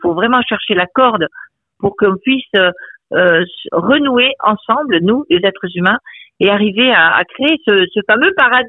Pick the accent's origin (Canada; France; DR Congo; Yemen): France; elle a commencé très tôt jeune, hein, chez nous en France.